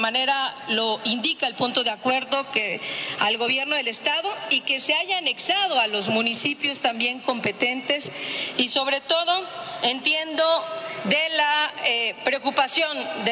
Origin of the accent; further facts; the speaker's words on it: Quintana Roo, Mexico; es importante que quienes somos de Quintana Roo